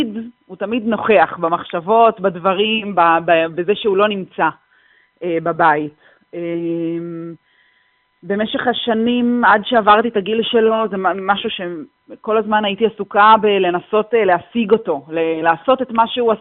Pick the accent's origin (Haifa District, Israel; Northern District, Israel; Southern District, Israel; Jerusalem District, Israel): Southern District, Israel; Nir Yitzhak; אנחנו מקיבוץ במועצה אזורית אשכול, מקיבוץ ניר יצחק